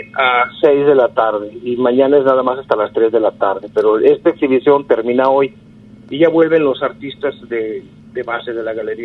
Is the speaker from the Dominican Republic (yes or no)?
no; Guadalajara, Jalisco, Mexico; born there; now in Puerto Vallarta, Mexico; yo nací en Guadalajara, yo tengo 40 años aquí en Vallarta.